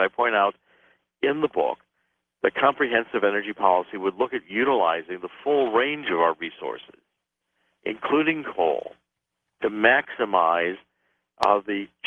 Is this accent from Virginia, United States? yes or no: no; Ohio, United States; Well, first of all, I grew up in Ohio, so I understand what you're talking about.